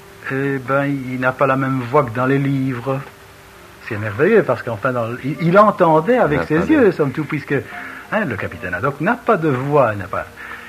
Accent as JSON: {"language": "French", "country": "Belgium", "said": "Il se fait aussi que par hasard je suis belge."}